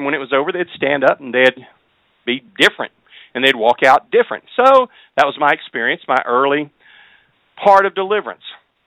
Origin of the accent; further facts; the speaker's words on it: Marshall, Texas, United States; So the Lord sent me back home to my hometown of Marshall, Texas.